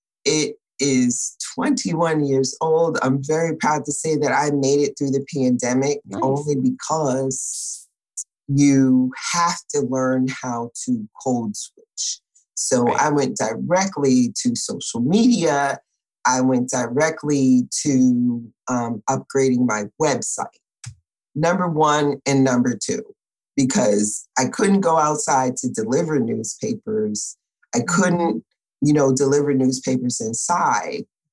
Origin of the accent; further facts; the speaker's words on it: New York, United States; Now I'm from New York. My mother works for the airlines.